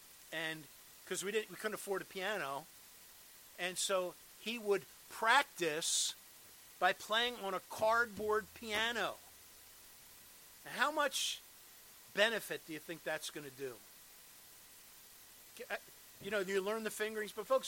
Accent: Drexel Hill, Pennsylvania, United States; born there; I was born in Drexel Hill before we moved out to Westchester. We went to St. Andrew's Church in Drexel Hill

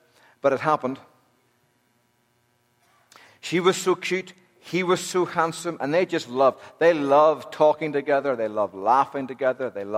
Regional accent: Northern Ireland, United Kingdom; when I was a young lad growing up in Northern Ireland in the late 70s, early 80s

